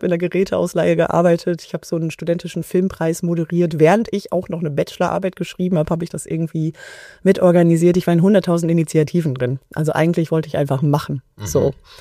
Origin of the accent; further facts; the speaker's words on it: North Rhine-Westphalia, Germany; Und ich komme aus der Ecke, aus NRW und die nächste große Stadt ist Siegen.